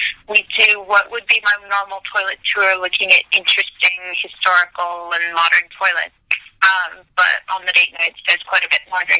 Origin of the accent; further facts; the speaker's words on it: United States; now in United Kingdom; I'm American as well, and I've been in Britain long enough to adjust to toilet meaning what we would call bathroom in the U.S.